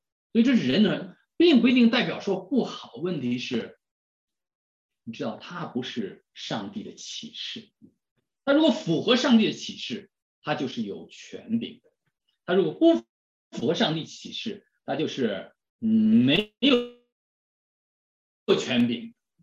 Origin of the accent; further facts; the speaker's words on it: China; 这在我们中国人的思想当中是根深蒂固的